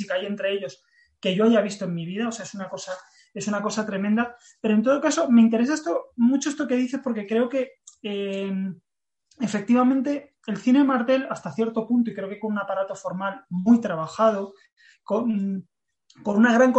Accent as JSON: {"language": "Spanish", "country": "Argentina", "said": "Yo soy argentino"}